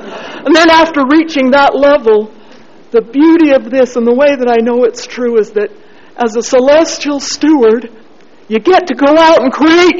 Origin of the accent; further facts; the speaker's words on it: Ephraim, Utah, United States; now in Salt Lake City, United States; I grew up in Ephraim. But I've come to Zion. I've lived in Salt Lake.